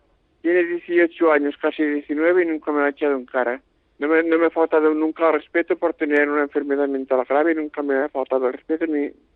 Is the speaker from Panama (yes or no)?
no; Manresa, Catalonia, Spain; Amistades de mi pueblo, de Manresa.